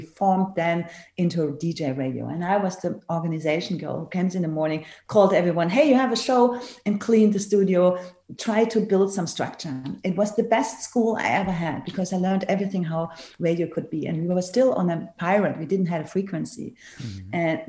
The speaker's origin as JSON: {"language": "English", "town": "Cologne", "region": "North Rhine-Westphalia", "country": "Germany", "second_language": "English", "said": "because I come from Cologne, have lights, this is the way."}